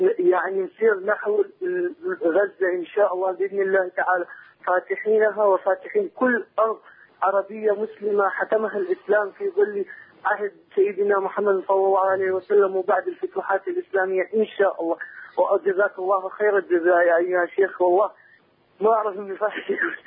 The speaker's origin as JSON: {"language": "Arabic", "country": "Iraq", "said": "من العراق"}